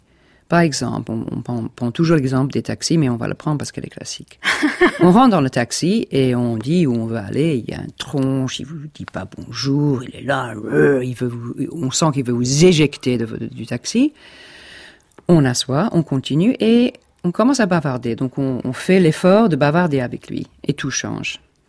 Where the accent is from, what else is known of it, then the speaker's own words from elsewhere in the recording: England, United Kingdom; French is a second language; peut-être c'est parce que je suis anglaise